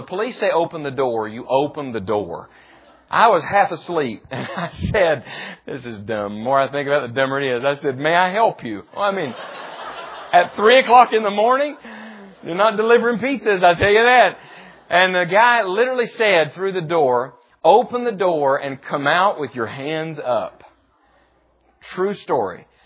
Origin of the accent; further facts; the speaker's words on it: West Virginia, United States; I mean, you know, we think, I grew up in West Virginia. West Virginia's got nothing on South Georgia.